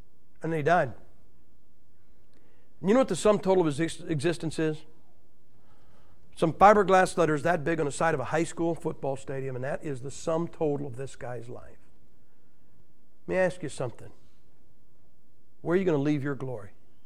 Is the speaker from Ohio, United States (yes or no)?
yes; Ohio, United States; I told you, I'm from Nassau, Ohio. That's where football got its start.